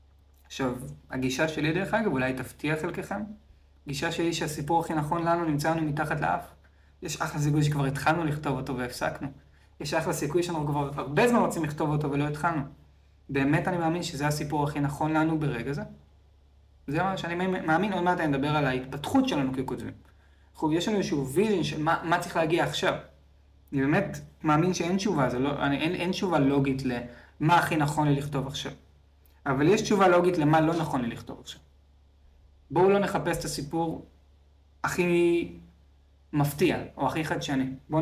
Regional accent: Tel Aviv, Tel Aviv District, Israel; אני תמיד אוהב לתת את הדוגמה שגדלתי בתל אביב והייתי לוקח אוטובוס של דן כל בוקר לבית הספר, כשהייתי בחטיבה.

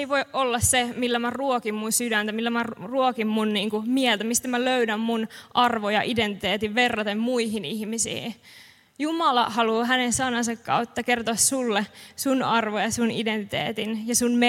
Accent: Kempele, North Ostrobothnia, Finland; Mä oon siis Oulusta tai Kempeleestä Oulun läheltä kotoisin.

